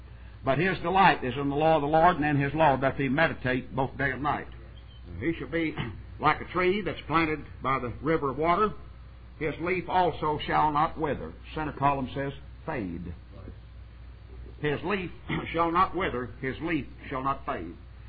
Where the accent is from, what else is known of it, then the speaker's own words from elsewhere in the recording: Texas, United States; In my home state of Texas, to go out in the coldest part of December and January